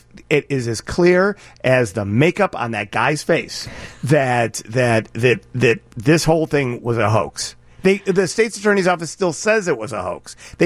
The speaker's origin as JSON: {"language": "English", "town": "Chicago", "region": "Illinois", "country": "United States", "said": "Except I'm a Chicagoan and I know how this crap works."}